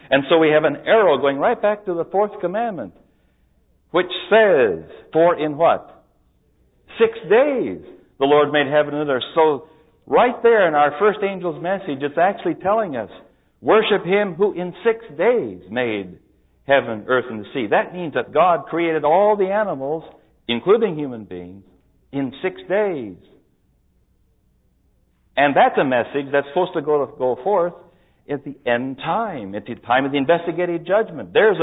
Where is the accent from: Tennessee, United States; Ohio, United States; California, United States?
California, United States; This is my home state. And it's so nice to be home in California.